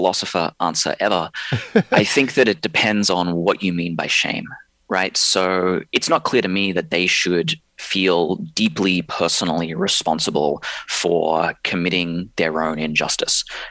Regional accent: Australia; accent: Australian; now in United States; Well, my accent is from Australia. My passport is from the United States of America. But, you know, I have lived in two colonial nations. My ancestors were the people who took land away from the indigenous populations of Australia. I know that I can feel happy to be born in Australia

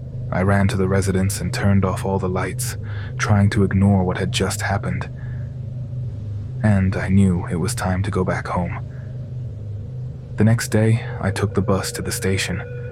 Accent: Morelia, Michoacán, Mexico; I am 24 years old. I am from Morelia, Michoacán. I am a doctor, and I am currently doing my social service in a town 4 hours away from my hometown.

